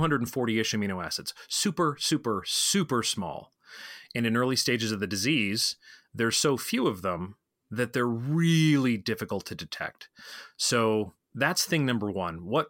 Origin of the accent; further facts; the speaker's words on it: Colorado, United States; like I'll use my home state of Colorado